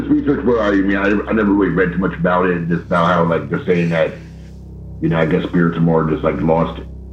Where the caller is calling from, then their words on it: Pennsylvania, United States; I'm calling from Pennsylvania.